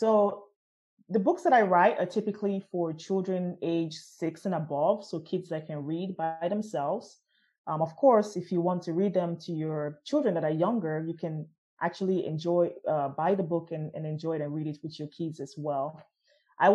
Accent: Port Harcourt, Rivers, Nigeria; now in United States; Born and raised in Port Harcourt, PH, Nigeria, and then came to the United States.

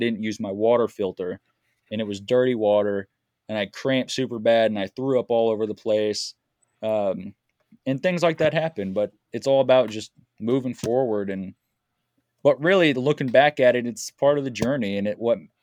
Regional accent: United States; just simply because we're from America, and you know, our start and finish point is a lot different than anyone else's.

